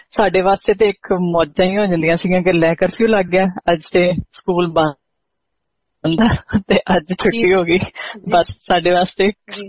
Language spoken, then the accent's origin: Punjabi; Amritsar, Punjab, India; ਕਿਉਂਕਿ ਮੈਂ ਅੰਮ੍ਰਿਤਸਰ ਤੋਂ ਰਹਿਣ ਵਾਲੀ ਹਾਂ